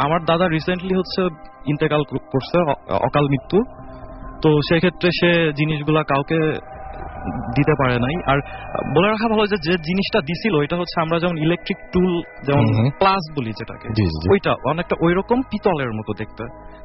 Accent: Faridpur, Dhaka Division, Bangladesh; now in Hazaribagh, Bangladesh; আমার home district হচ্ছে ফরিদপুরে, ফরিদপুরের বলমারি থানা।

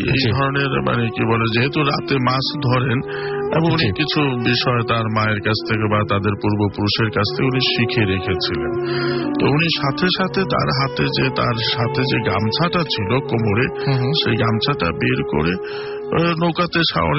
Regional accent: Shibchar, Dhaka Division, Bangladesh; আমাদের গ্রামের বাড়ি হচ্ছে মাদারীপুর শিবচর জেলার চরবাজা মারা গ্রামে

